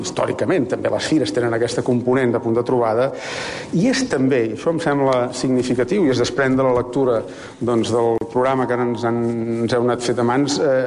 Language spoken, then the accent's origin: Catalan; Catalonia, Spain; els uns venim d'Osona